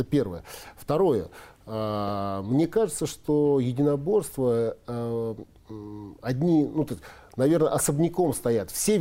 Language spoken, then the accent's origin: Russian; Prokopyevsk, Kemerovo Oblast, Russia; на юг Западной Сибири, в Кузбасс, город Прокопьевск, откуда я родом